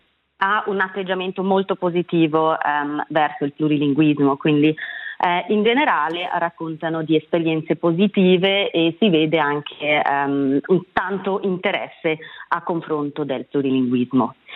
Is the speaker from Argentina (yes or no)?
no; Chur, Grisons, Switzerland; first language German; Italian is a second language; io sono svizzera tedesca, sono nata e cresciuta a Coira, quindi ho parlato soltanto il tedesco a casa. L'italiano ho imparato a scuola